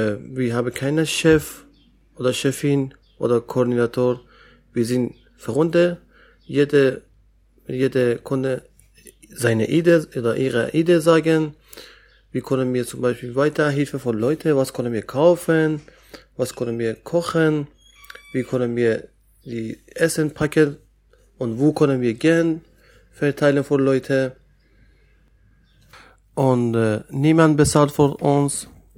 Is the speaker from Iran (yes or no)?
yes; Iran; German is a second language; moved away as an adult; now in Greece; Ich komme aus dem Iran. Ich bin seit mehrere vier Jahre in Ense mit Eleni Lesvos. Ich habe ungefähr 14 Monate in Moria gewohnt, alte Moria, Moria Camp.